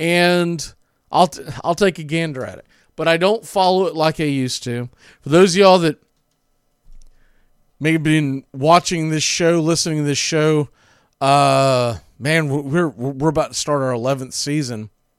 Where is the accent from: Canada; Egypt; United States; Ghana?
United States; Florida; Growing up in the Southeast, down here, right down the road from the 500, it's just a part of our, I guess it's really just a part of the North Florida, the culture. South Georgia, North Florida culture.